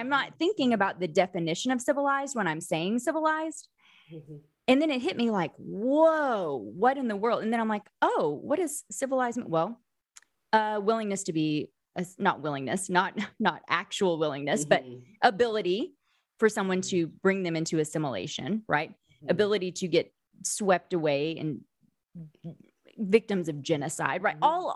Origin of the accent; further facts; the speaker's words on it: Oklahoma, United States; when I was growing up in Oklahoma, 12 years of Oklahoma history in my textbooks